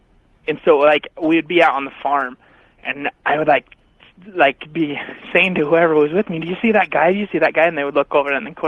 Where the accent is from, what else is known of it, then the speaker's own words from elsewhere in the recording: Portland, Oregon, United States; I'm from Portland, Oregon.